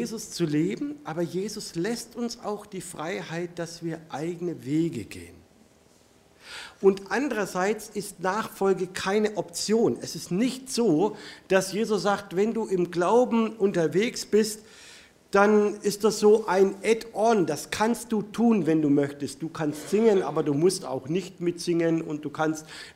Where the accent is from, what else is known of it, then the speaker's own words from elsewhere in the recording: Neuendettelsau, Bavaria, Germany; also born or lived in Neustadt an der Aisch; Und ich komme aus Neustadt an der Aisch, also auch Zentralmittelfranken, bin in der Nähe von Ansbach in Neuendettelsau geboren und da auch aufgewachsen